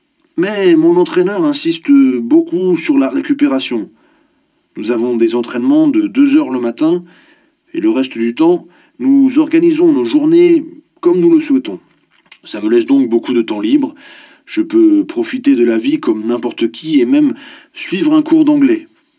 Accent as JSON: {"language": "French", "region": "Brittany", "country": "France", "tie": "born or raised there", "said": "Je n'oublie pas d'où je viens. J'ai grandi en Bretagne et il est très important de se replonger de temps à autre dans cette ambiance qui a bercé mon enfance"}